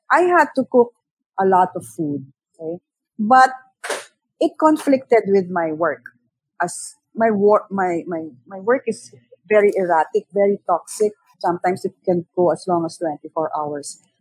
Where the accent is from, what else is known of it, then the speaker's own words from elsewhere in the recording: Alabang, Metro Manila, Philippines; I grew up in Alabang, so that's my home.